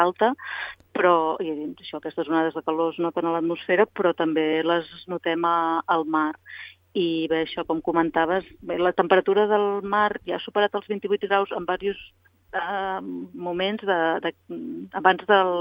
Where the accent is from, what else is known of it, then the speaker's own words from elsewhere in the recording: Barcelona, Catalonia, Spain; moved away as an adult; now in Mallorca, Spain; Sí, bé, jo sóc de Barcelona, però fa molts anys ja que sóc a Mallorca.